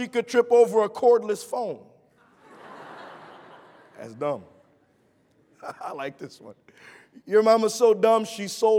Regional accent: Chicago, Illinois, United States; I was born and raised in Chicago in the projects, and got into a lot of fights.

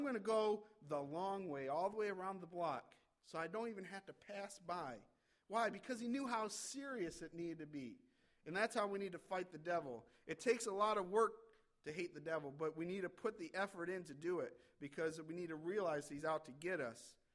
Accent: Michigan, United States; And I was on his soccer team and I was from Michigan. I thought you're supposed to be proud about where you came from

